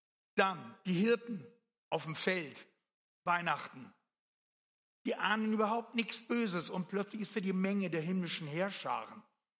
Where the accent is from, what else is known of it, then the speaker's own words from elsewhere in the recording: Netherlands; die es oft gibt in den Niederlanden an der Küste, auch da, wo ich aufgewachsen bin. Bin da hinterm Deich aufgewachsen bei auflaufender Flut und so.